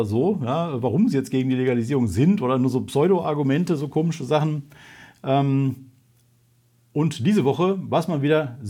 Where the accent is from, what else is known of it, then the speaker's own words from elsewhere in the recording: Remscheid, North Rhine-Westphalia, Germany; jedenfalls nicht aus Remscheid, wo ich herkomme